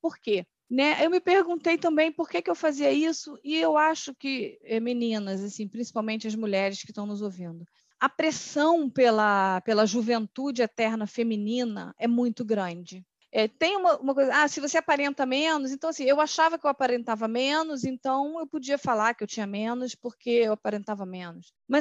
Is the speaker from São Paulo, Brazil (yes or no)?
no; Rio de Janeiro, Brazil; de Rio de Janeiro, eu sou do Rio de Janeiro